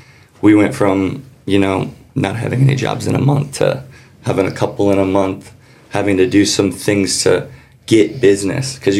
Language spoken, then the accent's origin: English; Norfolk, Nebraska, United States; But I'm small town Nebraska. I was born and raised in Norfolk, Nebraska.